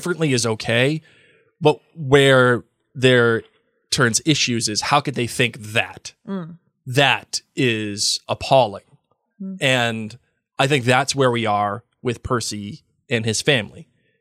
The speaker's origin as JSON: {"language": "English", "country": "United States", "said": "as an American, I say any kind of state-run media is not where I want to be."}